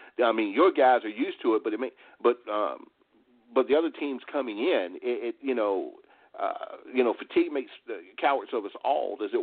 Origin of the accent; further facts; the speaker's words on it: Murfreesboro, North Carolina, United States; They would come to my hometown of Murfreesboro, North Carolina, and they would play Chowan.